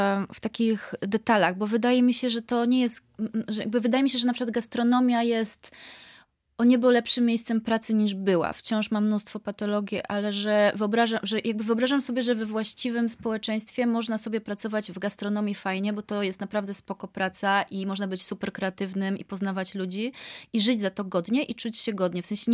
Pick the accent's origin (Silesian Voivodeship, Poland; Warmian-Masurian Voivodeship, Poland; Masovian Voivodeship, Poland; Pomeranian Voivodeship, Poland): Silesian Voivodeship, Poland; Jaworzno; zostałam w mojej rodzinnej miejscowości w Jaworznie i nie czuję, że to mnie ograniczyło.